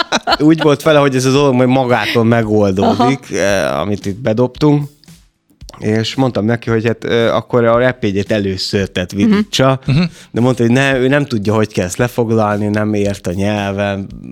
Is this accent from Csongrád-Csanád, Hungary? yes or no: no; Oroszlány, Komárom-Esztergom, Hungary; born there; például oroszlányban születtem